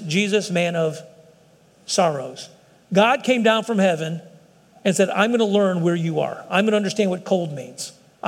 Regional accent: Texas, United States; I'm a Texan. I get it.

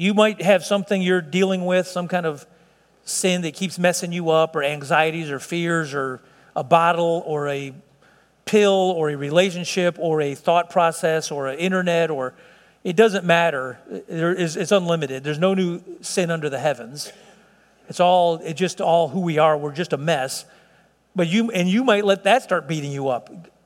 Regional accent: Chicago, Illinois, United States; As a kid, you know, I'm from Southside Chicago

